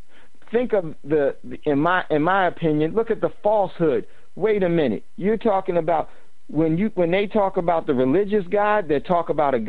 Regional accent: New Jersey, United States; In my home, in Jersey?

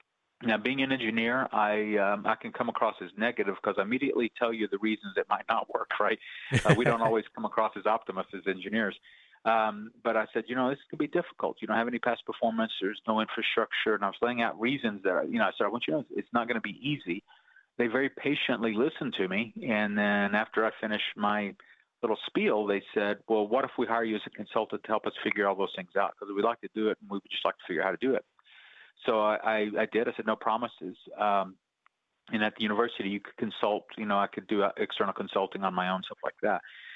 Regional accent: United States; actually grew up in the reservation, so both sides of my family go back multiple generations, and you know, I grew up immersed in Choctaw culture.

